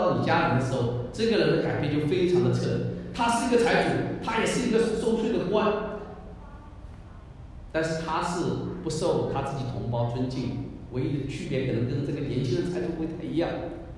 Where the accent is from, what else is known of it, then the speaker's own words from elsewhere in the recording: China; 所以在我们中国人来说叫做汉奸卖国贼。